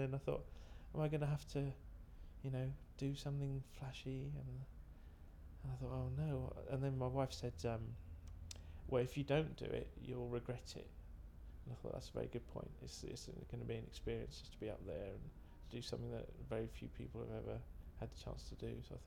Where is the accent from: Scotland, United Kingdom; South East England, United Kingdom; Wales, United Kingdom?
South East England, United Kingdom; Sevenoaks; I am 36 and I'm from Sevenoaks in Kent.